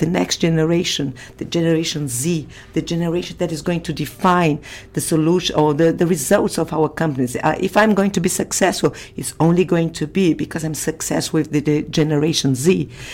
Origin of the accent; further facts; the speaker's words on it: Brazil; I'm from Brazil